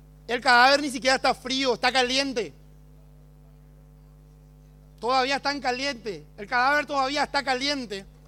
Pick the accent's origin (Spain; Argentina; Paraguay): Paraguay; con orgullo siempre decimos como paraguayos y en todo el mundo que tenemos una de las represas con mayor producción de energía hidroeléctrica del planeta